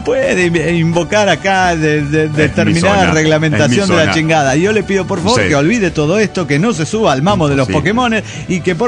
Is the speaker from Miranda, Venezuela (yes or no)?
no; Maracaibo, Zulia, Venezuela; de Maracaibo, Venezuela.